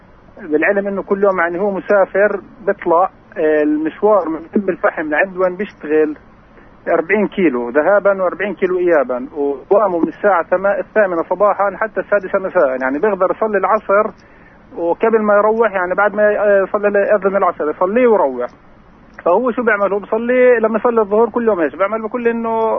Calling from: Jenin, Jenin Governorate, Palestine; أنا من جنين.

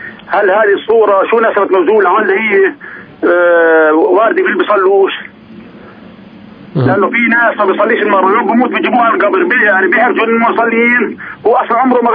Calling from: Hebron, West Bank, Palestine

